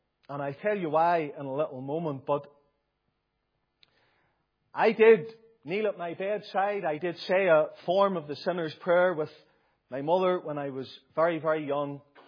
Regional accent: Newtownabbey, Northern Ireland, United Kingdom; people were city folk, but they had moved to the Newton Abbey area when my mother was a child, and I was brought up in the Carnmoney, Glengormley area of Newton Abbey

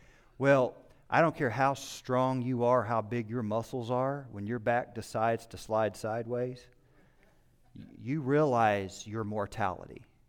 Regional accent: Oklahoma, United States; because of where I grew up in the Bible Belt of Oklahoma.

